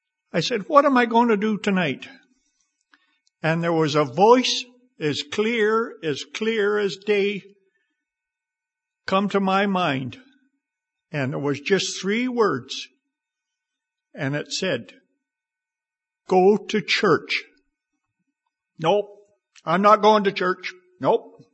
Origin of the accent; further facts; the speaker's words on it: Bancroft, Ontario, Canada; I was brought up in the Bancroft area. I attended the church there. And I was raised in a good Christian home.